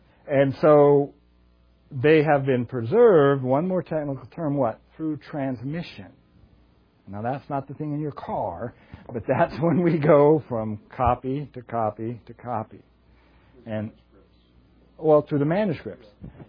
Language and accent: English; California, United States; And I was raised in California too, so that had an effect. And I'm a second generation Italian.